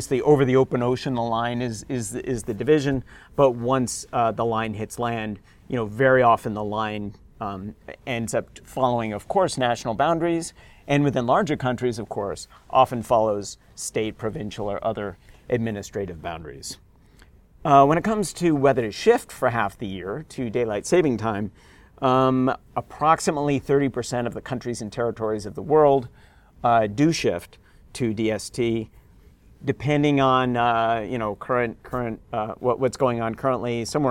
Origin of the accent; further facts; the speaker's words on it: East Coast, United States; also born or lived in Maryland / Connecticut; I am from the East Coast. I'm from Maryland and Connecticut most recently.